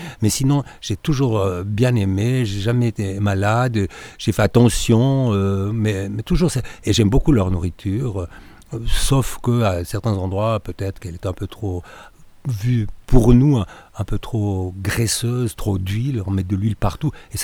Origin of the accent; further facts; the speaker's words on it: Switzerland; je suis suisse, et qui plus est lorsque je parle chinois